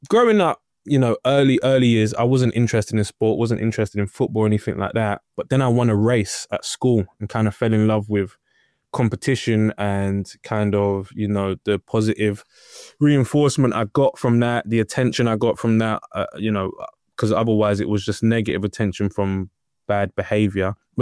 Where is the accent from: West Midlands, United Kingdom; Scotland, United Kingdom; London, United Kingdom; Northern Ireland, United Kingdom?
London, United Kingdom; Lewisham; I was born in Southeast London, the old Greenwich Hospital. I think it's a library now, and lived there my whole life, living in Lewisham and then moving out a little bit further.